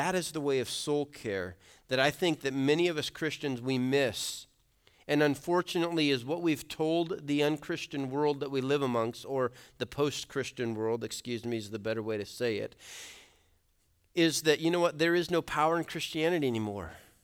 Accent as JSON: {"language": "English", "town": "Colorado Springs", "region": "Colorado", "country": "United States", "tie": "born or raised there", "said": "If I were to go back to my boyhood, you have to forgive me. I grew up in Colorado Springs."}